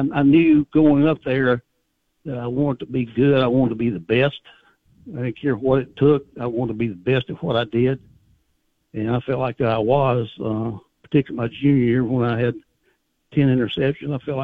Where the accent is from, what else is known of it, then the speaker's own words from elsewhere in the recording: Lynchburg, Virginia, United States; I can remember my older brothers and my sister telling me that when we were raised in Lynchburg